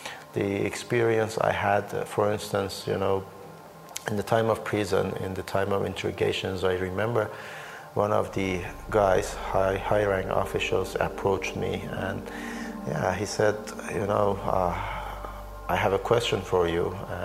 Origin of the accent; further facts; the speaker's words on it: Iranian Azerbaijan, Iran; English is a second language; I am from the Azerbaijani part of country of Iran.